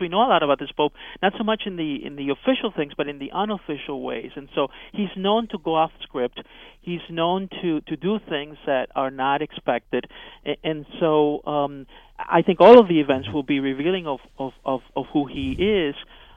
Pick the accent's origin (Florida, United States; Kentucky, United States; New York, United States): Florida, United States; Miami; growing up as a Cuban American, and then growing up in the United States, and going through elementary school, junior high, high school, etc., and growing up in Miami